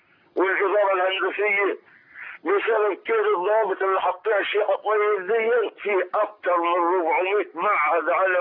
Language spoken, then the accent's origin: Arabic; Upper Egypt, Egypt; يا مولانا عندنا في الصعيد